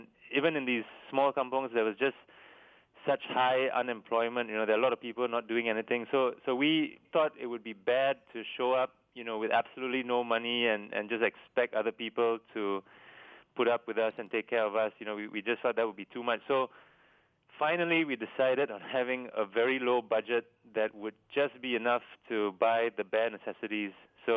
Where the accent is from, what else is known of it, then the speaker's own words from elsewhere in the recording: Singapore; growing up in Singapore